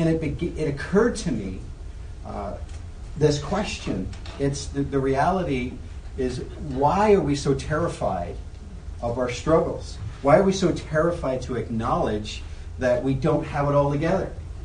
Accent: Ireland; I think you probably hear my accent a little bit. Well, I don't really talk like that anymore, but I never did. Most people think you do. When you come from Ireland, everybody thinks that you're like a leprechaun.

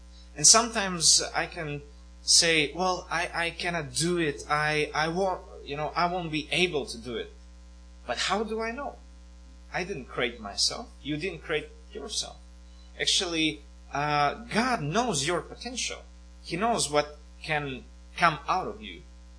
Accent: Latvia; English is a second language; I'm from here. It's a big honor to be here. And I'm a Latvian, so forgive me for my accent.

